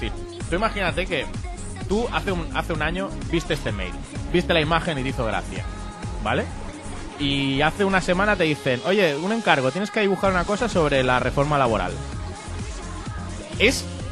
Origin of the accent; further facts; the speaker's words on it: Spain; esto se da por hecho, soy español.